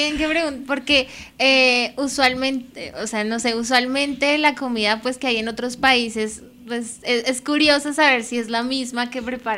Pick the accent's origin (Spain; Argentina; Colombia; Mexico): Colombia; Ay, fallé como colombiana.